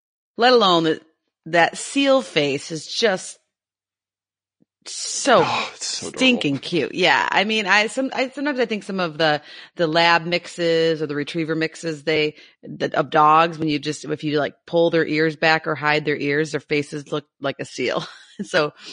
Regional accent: United States; I'm a Cancer, and I grew up on Lake Michigan, which for a lot of people that aren't familiar think that, oh, it's a lake, but it's really a great lake.

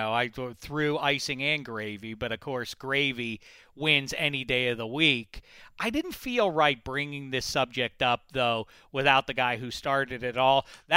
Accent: Pittsburgh, Pennsylvania, United States; I grew up in Pittsburgh. I revere Mario Lemieux and my Pittsburgh Steelers and all those guys.

